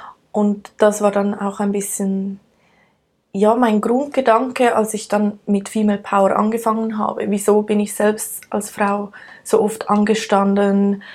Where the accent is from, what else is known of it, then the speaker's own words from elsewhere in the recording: Switzerland; Also, wie gesagt … aus der Schweiz. Ich bin in den Bergen aufgewachsen und fühle mich dadurch sehr verbunden mit Bergen.